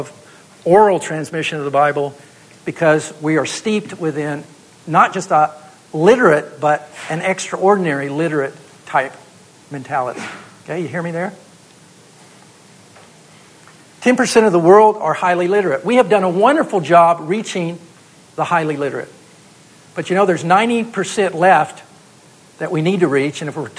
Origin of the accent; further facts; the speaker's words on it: United States; And, you know, for me as an American, it just didn't compute.